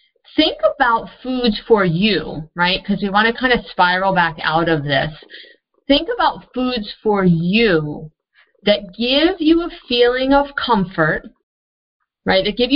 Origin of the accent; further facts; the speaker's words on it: New Jersey, United States; I grew up in New Jersey and I didn't eat salad or fruit in the winter.